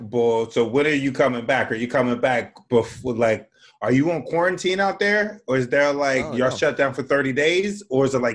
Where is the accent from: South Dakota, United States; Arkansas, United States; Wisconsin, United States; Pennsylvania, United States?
Pennsylvania, United States; Philadelphia; now in New York, United States; No, I'm from Philly. I should move back though, right?